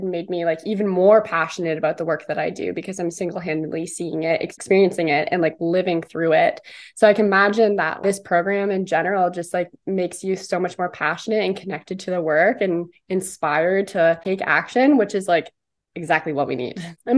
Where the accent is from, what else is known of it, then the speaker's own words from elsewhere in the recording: Ontario, Canada; now in British Columbia, Canada; even me growing up in Ontario, I feel like I was so lucky